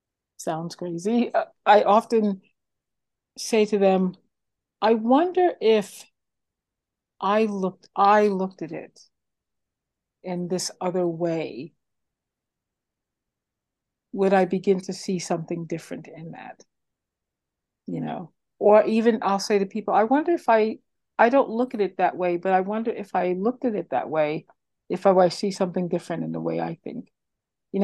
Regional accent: Brooklyn, New York, United States; you know, I grew up in Brooklyn.

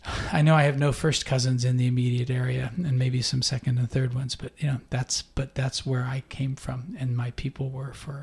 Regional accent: King City, United States; But my people, I'm from King City. I'll always be from King City.

